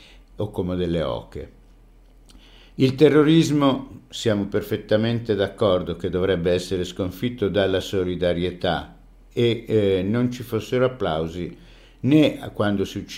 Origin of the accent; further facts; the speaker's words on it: Rome, Lazio, Italy; born there; io sono nato a Roma e allora sono di Roma